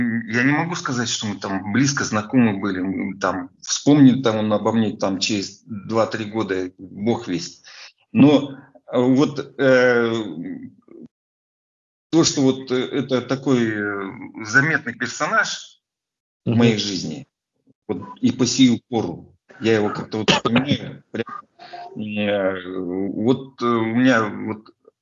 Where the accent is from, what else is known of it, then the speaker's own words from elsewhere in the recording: Omsk, Omsk Oblast, Russia; now in Yekaterinburg, Russia; просто я из Омска переехал в Екатеринбург.